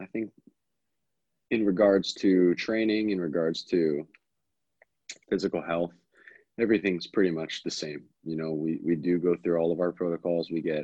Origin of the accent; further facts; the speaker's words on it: United States; because, you know, as an American too, like you come back to the national team